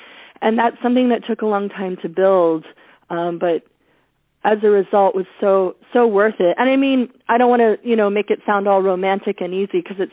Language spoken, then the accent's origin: English; New York, United States; that also as a New Yorker, I just had to get so used to. It took me a long time to get used to this slowness.